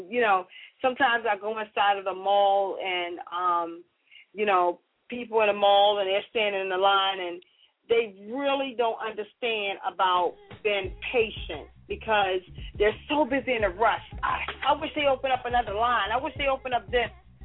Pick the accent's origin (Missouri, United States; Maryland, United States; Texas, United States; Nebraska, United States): Maryland, United States; Baltimore; and I'm from Baltimore